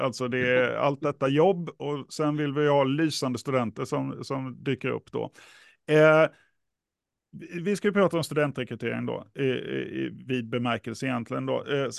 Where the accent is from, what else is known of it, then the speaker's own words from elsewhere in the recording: Småland, Sweden; accent: Småländska; Lyckligtvis så är det inte bara min småländska ni behöver lyssna på